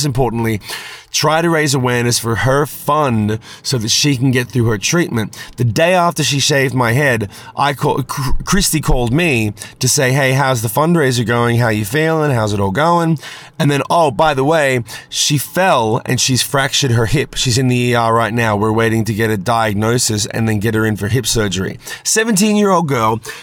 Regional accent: Australia; I'm from Australia.

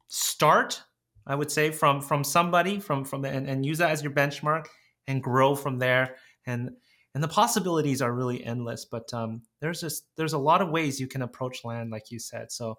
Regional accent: Canada; I'm a Canadian.

